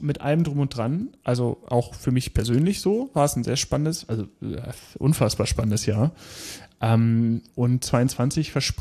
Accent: Hanover, Lower Saxony, Germany; als Hannoveraner

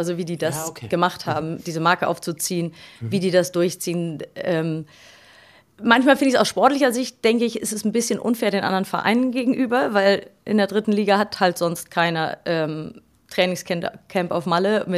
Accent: North Rhine-Westphalia, Germany; Ja, also das ist eine Geschichte, die beginnt in Ostwestfalen, in OWL, wie wir so schön sagen. Also ich bin in der Unternehmerfamilie groß geworden.

